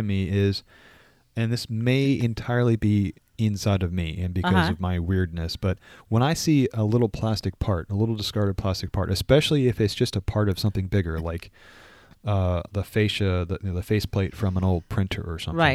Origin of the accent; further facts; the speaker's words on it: United States; As an American, I don't think we're allowed to actually own precious metals for that.